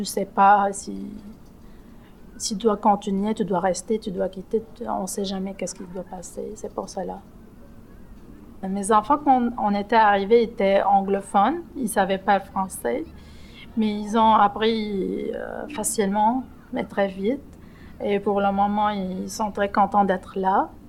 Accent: Lebanon; moved away as an adult; now in Anjou, Canada; Je suis libanaise. J'ai arrivé au Québec en juillet 2019.

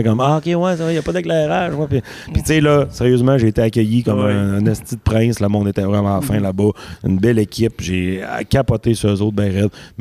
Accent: Quebec, Canada; Moi, je viens du Lac-Saint-Jean.

